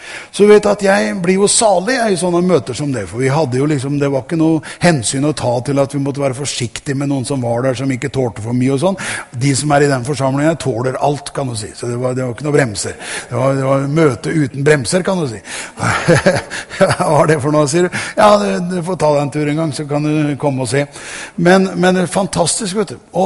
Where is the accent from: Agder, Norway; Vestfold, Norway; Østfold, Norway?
Østfold, Norway; Sarpsborg; Vet du at jeg jo egentlig fra Tune og Sarpsborg, og hjemme i Sarpsborg